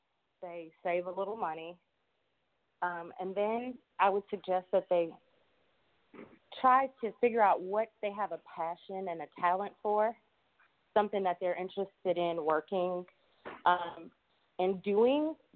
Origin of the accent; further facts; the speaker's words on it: Wisconsin, United States; I am originally from Wisconsin, and I have been in financial services for a little over 10 years now.